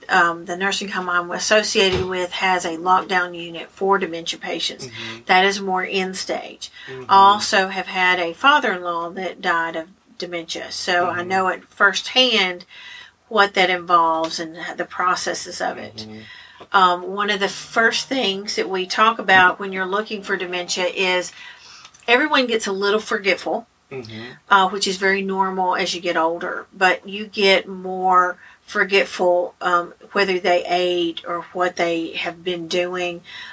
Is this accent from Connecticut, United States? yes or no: no; Martin, Tennessee, United States; Okay, I'm from Martin, Tennessee. Mm-hmm. Grew up here.